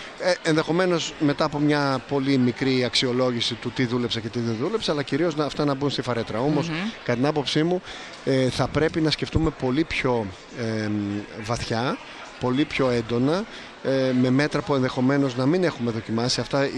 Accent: Central Greece, Greece; Εντός έδρας παίζω, είμαι από τη Φωκίδα.

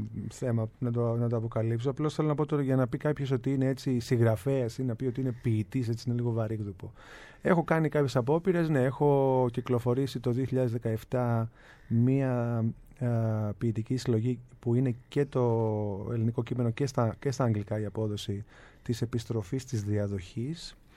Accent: Thessaloniki, Central Macedonia, Greece; born there; Έχω γεννηθεί στη Θεσσαλονίκη. Τώρα από, τώρα από τον πατέρα μου από τη Μικρά Ασία, ας πούμε. Mm. Η μητέρα μου είναι από την Αθήνα

